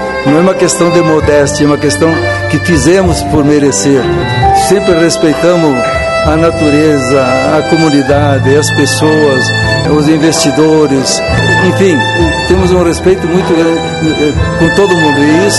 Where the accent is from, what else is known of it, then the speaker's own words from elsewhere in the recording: Veranópolis, Rio Grande do Sul, Brazil; now in Lagoa Vermelha, Brazil; eu não sou filho natural daqui, sou de Veranópolis.